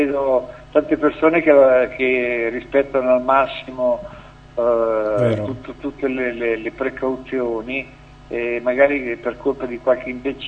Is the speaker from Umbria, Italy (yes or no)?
no; Milan, Lombardy, Italy; moved away; mi rivolgo ai lombardi, da milanese, pure in esilio